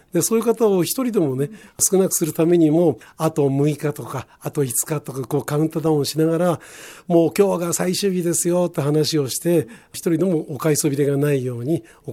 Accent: Yokohama, Kanagawa, Japan; 私はね横浜の南区の井戸ヶ谷ってあるんですけども、そこで生まれまして、1歳の時に父親の仕事の関係の寮が鶴見の方にありましたので、そちらの1歳の時から移動して、それで小学校5年生まで鶴見におりまして

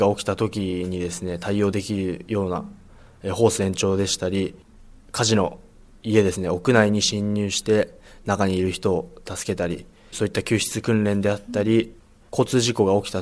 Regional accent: Chigasaki, Kanagawa, Japan; 出身は茅ヶ崎です。

